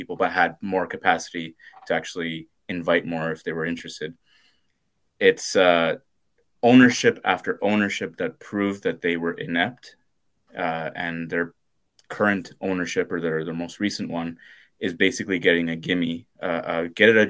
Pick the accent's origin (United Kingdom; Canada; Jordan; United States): Canada; I don't think that's enough as a Canadian to say